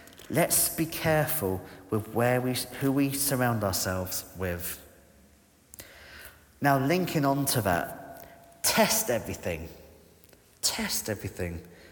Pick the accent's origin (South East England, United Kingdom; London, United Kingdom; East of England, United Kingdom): South East England, United Kingdom; When I was a child, I grew up in Kent